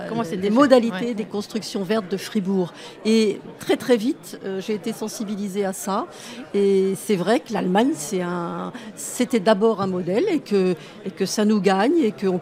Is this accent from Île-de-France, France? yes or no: no; Brittany, France; je ne suis pas de l'Est, je suis bretonne.